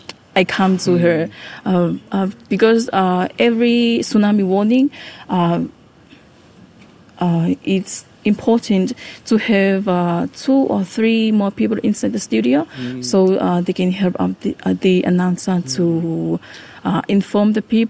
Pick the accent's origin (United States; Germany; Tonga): Tonga; Vava'u; I'm from Vava'o originally